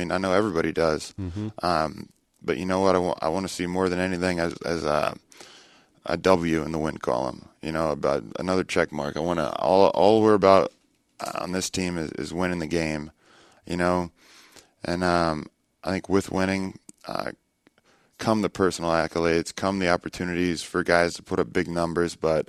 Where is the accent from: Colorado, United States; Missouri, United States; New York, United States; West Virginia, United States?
Missouri, United States; Kansas City; obviously my team was the Chiefs growing up in Kansas City